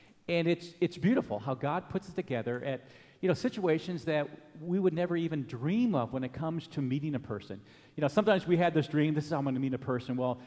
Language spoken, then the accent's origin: English; Anchorage, Alaska, United States; Now, remember, I grew up in Alaska in Anchorage